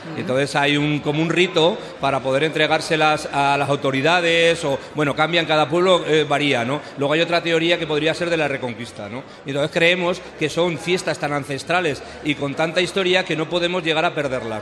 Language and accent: Spanish; Sarnago, Castile and León, Spain; Bueno, mi pueblo es Sarnago. Es un pueblecito muy pequeño en la comarca de Tierras Altas que lleva 40 años que no tiene vecinos.